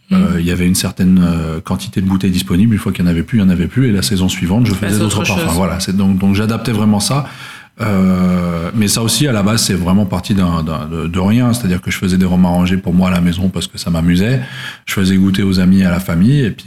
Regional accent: Luxembourg; Je suis originaire du Luxembourg, à la base.

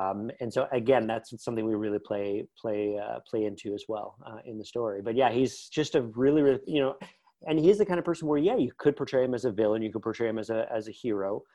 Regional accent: Porcupine, Ontario, Canada; I grew up in Northern Canada in a small, like, remote town. If you're in Toronto, drive straight north for 10 hours, and that's where you find Porcupine, Ontario, Canada.

